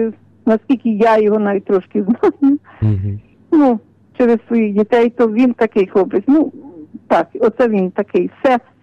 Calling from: Chervoni Khatky, Zhytomyr Oblast, Ukraine; Це Житомирщина, Червоні Хатки, пані Нелі.

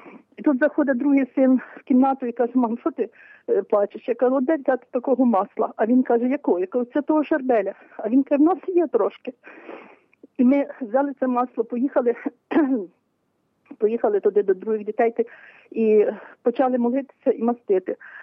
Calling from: Letychiv, Khmelnytskyi Oblast, Ukraine; я з Летичева

